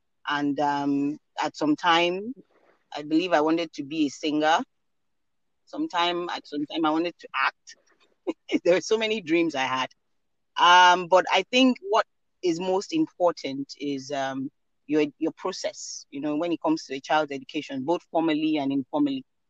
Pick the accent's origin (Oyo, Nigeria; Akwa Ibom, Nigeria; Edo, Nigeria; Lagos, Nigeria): Lagos, Nigeria; born there; I was born in Lagos, actually, in Nigeria. And I spent the earliest part of my formative years here in Lagos.